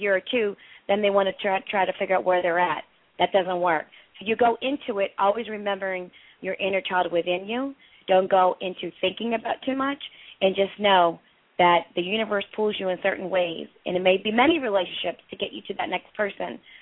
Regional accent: Philadelphia, Pennsylvania, United States; I'm from Philly in Pennsylvania. We have this energy where we get into this mode of, it's a whole new world out there.

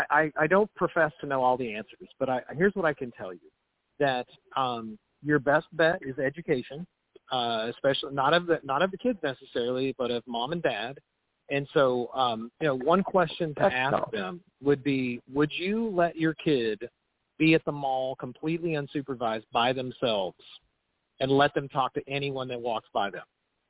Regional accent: Texas, United States; It's what I grew up with, so I like it, yeah. And I'm Texan.

